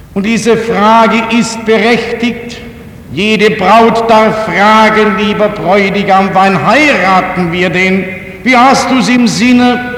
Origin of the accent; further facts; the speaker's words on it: Baden-Württemberg, Germany; Ich komme aus einer Kleinstadt im Schwarzwald